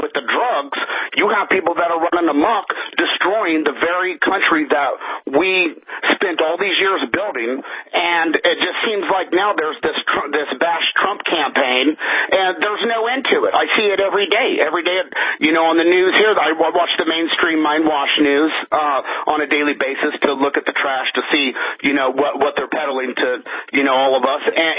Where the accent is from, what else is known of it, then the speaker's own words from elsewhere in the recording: Kansas, United States; I'm from Kansas.